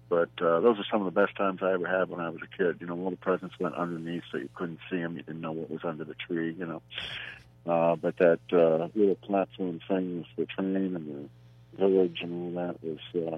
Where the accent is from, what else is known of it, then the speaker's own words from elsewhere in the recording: Butler, United States; now in Massachusetts, United States; We grew up together years ago. I haven't been in Butler for about 50 years. I'm calling from Massachusetts.